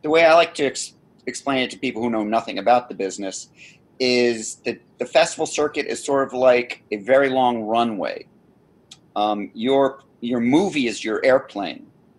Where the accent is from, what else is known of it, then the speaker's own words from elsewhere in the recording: Scotland, United Kingdom; I'm Scottish